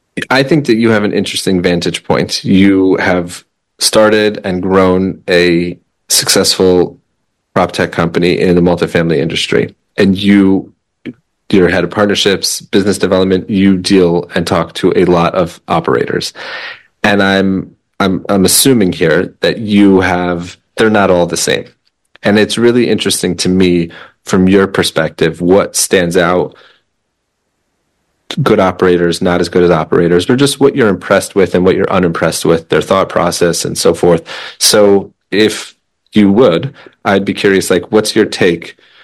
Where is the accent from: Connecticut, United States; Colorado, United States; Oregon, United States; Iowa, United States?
Colorado, United States; moved away; So I grew up in Colorado and I grew up skiing Copper Mountain.